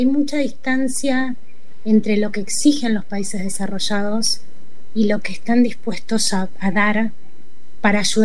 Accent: Argentina; Los países que tienen industrias, como la Argentina, podríamos estar haciendo estas cosas

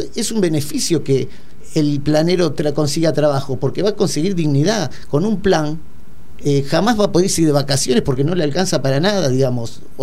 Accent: Argentina; Acá tenemos que entender los argentinos que nosotros somos los dueños del Estado

